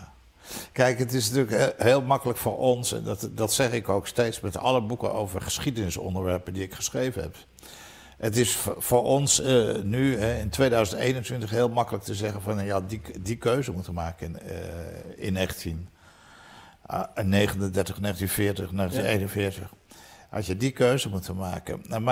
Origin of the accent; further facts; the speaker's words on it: Rhoon, South Holland, Netherlands; Ik ben opgegroeid in Roon.